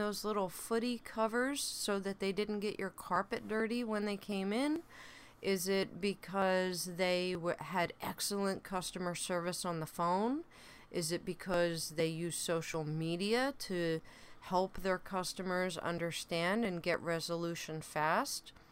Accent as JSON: {"language": "English", "region": "New Jersey", "country": "United States", "said": "But yes, I say water, not water. I am from New Jersey. It's water."}